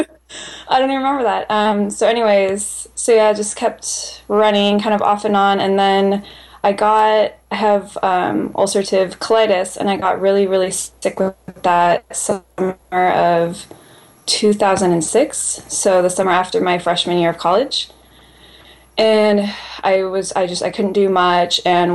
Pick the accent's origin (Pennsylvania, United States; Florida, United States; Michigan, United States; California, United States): California, United States; I grew up in Northern California, started running competitively probably in sixth grade, all through high school